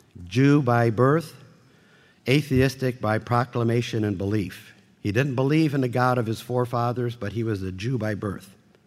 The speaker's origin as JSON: {"language": "English", "town": "Buffalo", "region": "New York", "country": "United States", "tie": "born there", "said": "I was born in Buffalo, New York, in a Catholic family. It was a Ukrainian Catholic family, what we would call the Greek order."}